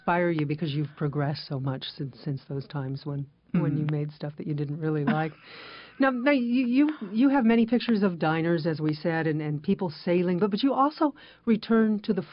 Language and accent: English; California, United States; I came here from California, and we don't have that many barns